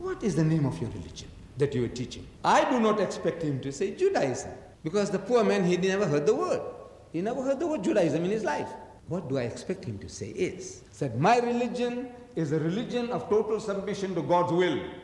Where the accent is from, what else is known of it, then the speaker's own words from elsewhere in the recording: South Africa; You see, in my country, I come from South Africa.